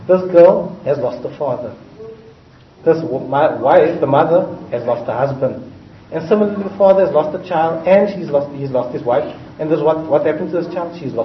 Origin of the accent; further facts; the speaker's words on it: Cape Town, Western Cape, South Africa; I'm from Cape Town, so Urdu, that doesn't agree properly with me